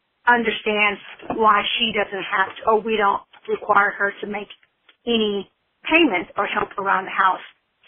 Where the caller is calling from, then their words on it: Texas, United States; I'm calling from Texas.